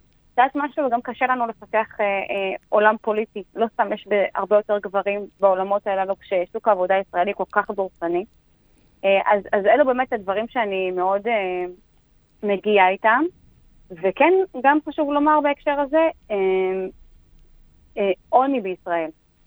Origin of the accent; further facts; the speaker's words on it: Migdal HaEmek, Northern District, Israel; now in Haifa, Israel; אני גדלתי במגדל העמק, ואני גרה היום בחיפה משהו כמו 13 שנה